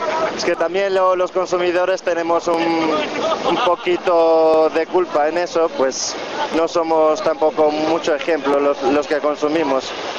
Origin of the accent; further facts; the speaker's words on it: A Coruña, Galicia, Spain; De Galicia, de La Coruña.